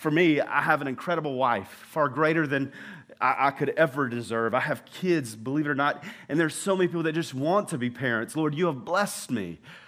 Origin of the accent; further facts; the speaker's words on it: the South, United States; I told you, I'm from the South.